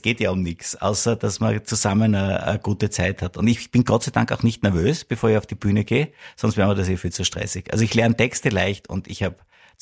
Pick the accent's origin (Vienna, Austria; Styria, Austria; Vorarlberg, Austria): Styria, Austria; Graz; Weil ich bin ja, also in Wien, ich komme ja aus Graz